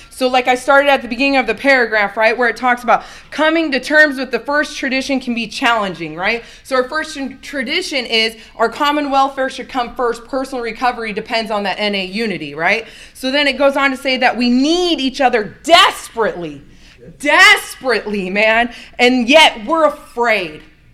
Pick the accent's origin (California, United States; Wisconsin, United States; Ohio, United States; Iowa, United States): Iowa, United States; So I'm an addict, and I'm from Iowa.